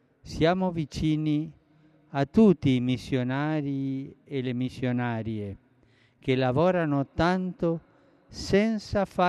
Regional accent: Argentina; Italian is a second language; In Argentina si celebra la festa della mamma. Rivolgo un affettuoso saluto alle mamme della mia terra

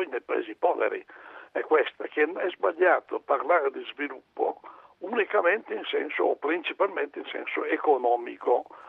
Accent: Tronzano Vercellese, Piedmont, Italy; io vengo dalla provincia di Vercelli, un piccolo paese di Vercelli, tronzano vercellese, sepolto in mezzo alle risaie, dove si produce il riso.

